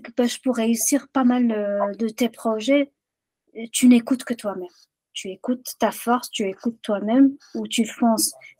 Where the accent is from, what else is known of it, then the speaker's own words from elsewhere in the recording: Rabat, Rabat-Salé-Kénitra, Morocco; rebat, c'est ma ville natale, c'est la ville où j'ai fait les 100 coups avec les copines.